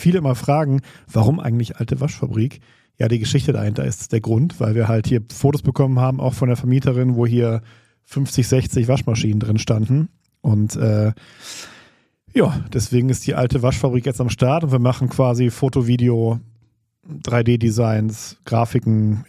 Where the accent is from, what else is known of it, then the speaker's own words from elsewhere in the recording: Essen, North Rhine-Westphalia, Germany; also born or lived in Berlin / Munich / Saarbrücken; ich komme aus Essen, bin auch in Essen geboren und hatte so ein paar Auszeiten. Ich war 4 Jahre in Berlin und 1 Jahr in München und habe in Saarbrücken studiert und war viel unterwegs. Aber mich hat es dann 2019 zurück ins Ruhrgebiet gebracht, zuerst nach Bochum